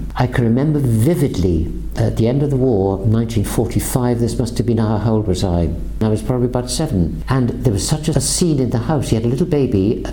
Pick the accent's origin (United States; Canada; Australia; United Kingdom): United Kingdom; Tredegar, Wales; he picked me up when I mentioned to him I was from Tredegar.